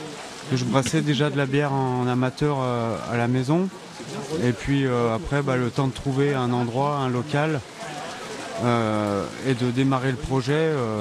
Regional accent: Saint-Pierre-d'Entremont, Auvergne-Rhône-Alpes, France; J'ai toujours habité ici. Je suis de Saint-Pierre-d'Entremont, dans un petit hameau qui s'appelle Le Château.

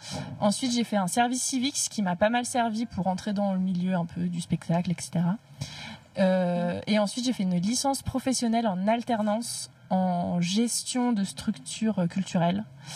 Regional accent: Grand Est, France; Ça fait un an et demi que je suis ici. Avant, je travaillais dans une autre salle de concert. Du coup, je vous disais avant, je viens des Vosges, je viens du nord-est de la France.

